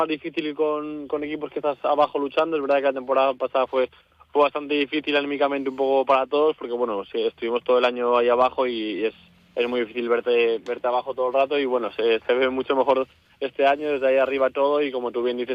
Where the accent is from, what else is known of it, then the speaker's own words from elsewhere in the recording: Madrid, Community of Madrid, Spain; Pues la verdad que siendo madrileño